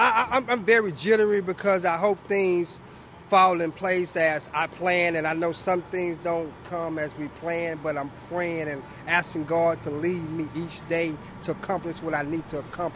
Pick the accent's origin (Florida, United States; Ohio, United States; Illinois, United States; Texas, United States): Texas, United States; Houston; I'm from Houston, Texas.